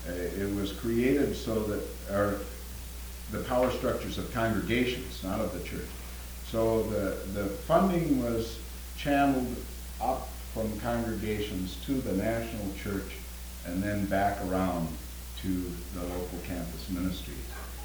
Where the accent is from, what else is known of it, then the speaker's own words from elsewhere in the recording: Washington, United States; I'm from Eastern Washington.